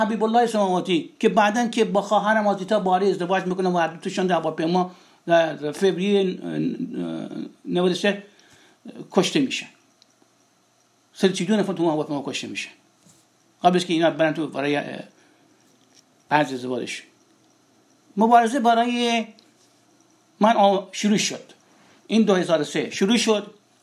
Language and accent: Persian; Iran; الان من میتونم بگم آقا من ایرانیم، پرژنم، پارسم